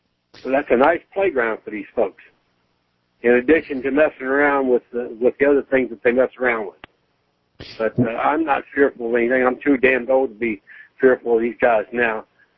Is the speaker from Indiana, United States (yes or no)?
no; Cincinnati, Ohio, United States; I'm not a native there. I was transplanted from Cincinnati, Ohio.